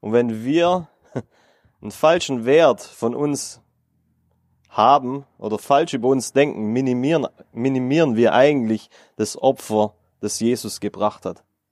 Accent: Baden-Württemberg, Germany; accent: Swabian; Also ich komme aus dem Schwabenland, vielleicht hört man es. Ich arbeite ein bisschen dran.

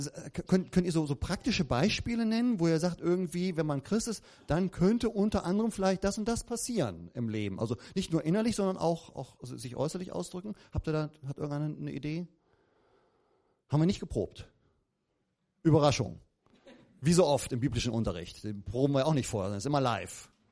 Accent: North Rhine-Westphalia, Germany; Ja, merkt man, wir sind aus Westfalen, da muss man Apfelbaum haben.

